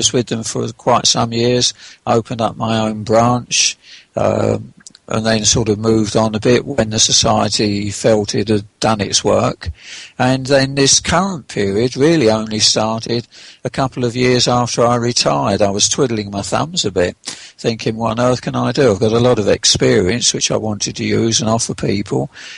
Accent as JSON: {"language": "English", "region": "London", "country": "United Kingdom", "tie": "born or raised there", "also_born_or_lived": "Surrey", "said": "I've spent all my life either in South London or in what they call Outer London, which is the county of Surrey. My only deviation from there was shortly before I retired when I moved into the county of Kent."}